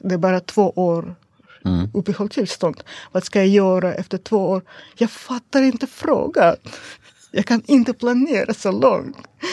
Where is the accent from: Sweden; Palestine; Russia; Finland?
Russia; Kovdor, Murmansk Oblast; Swedish is a second language; Kavdor, min hemstad.